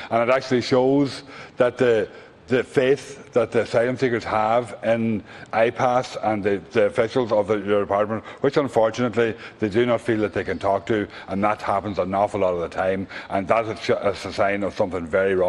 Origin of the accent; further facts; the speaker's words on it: Ireland; particularly as an Irish person, for anybody to be on hunger strike is sends a lot on a very strong message to us